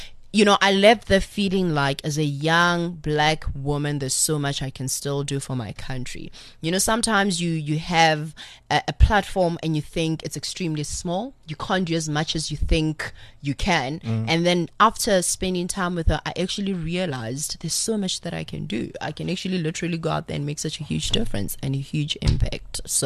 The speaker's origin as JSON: {"language": "English", "country": "South Africa", "said": "And I think being South African, you end up being close to the other African countries"}